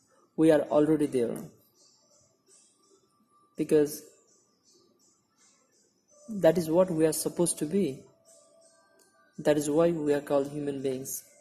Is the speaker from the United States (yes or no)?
no; Nepal; Man, I'm from Nepal.